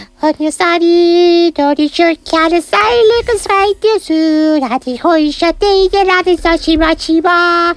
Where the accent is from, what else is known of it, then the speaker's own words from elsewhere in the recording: Binissalem, Balearic Islands, Spain; No, jo soc d'aquí, jo soc de Binissalem.